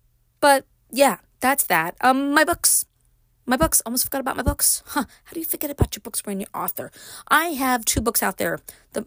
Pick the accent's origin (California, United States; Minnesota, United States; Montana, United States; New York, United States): New York, United States; Brooklyn; So if you are curious what it was like for me growing up in Brooklyn and then moving to upstate, it's in that book.